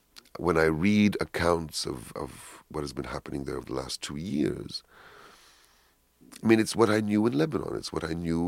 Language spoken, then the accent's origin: English; Toronto, Ontario, Canada; I was born and brought up in Toronto, Canada, but I'm of Greek Macedonian origin, and I know the Balkans very, very well